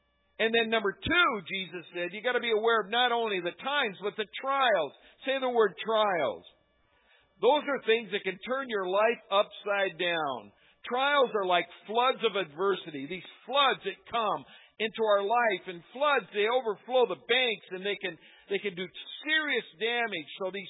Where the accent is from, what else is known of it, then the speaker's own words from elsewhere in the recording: Michigan, United States; And but when I grew up in Michigan, and I grew up in farming country, and there was this big barn across the dirt road from where we lived.